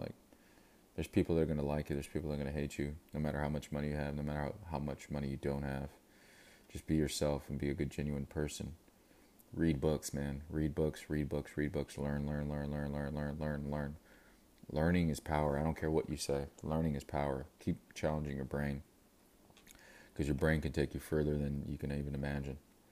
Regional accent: Corpus Christi, Texas, United States; But I mean, growing up in Corpus Christi, there was not much to do, right?

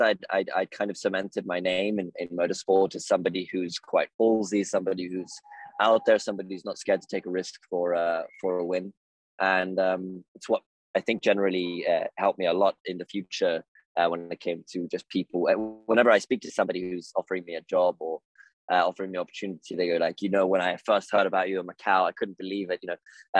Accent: Austria; I'm born and raised in Austria. I still live there now.

